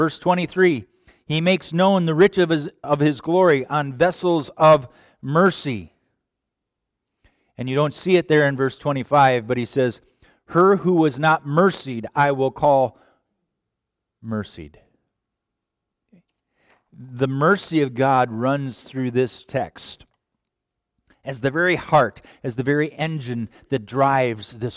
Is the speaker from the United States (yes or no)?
yes; Owatonna, Minnesota, United States; I did not grow up in New York City. I grew up in Owatonna, Minnesota. 20,000 people, right?